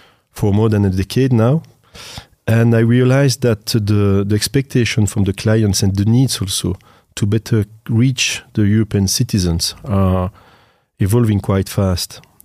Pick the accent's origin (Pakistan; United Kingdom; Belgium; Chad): Belgium; I'm from Belgium.